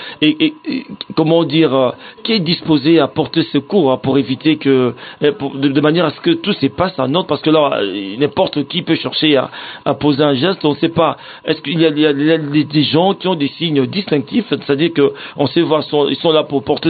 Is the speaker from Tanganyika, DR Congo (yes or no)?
no; Kinshasa, DR Congo; il y a une pratique malheureuse ici chez nous à Kinshasa, chez nous en RDC